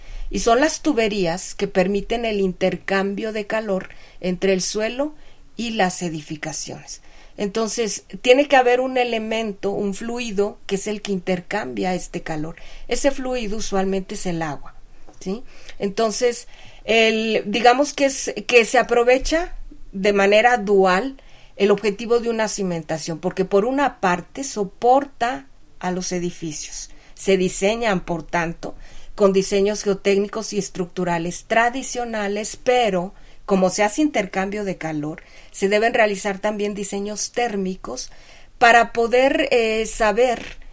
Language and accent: Spanish; Veracruz, Mexico; now in Mexico City, Mexico; Yo soy veracruzana, llegué a la Ciudad de México a estudiar estudios de posgrado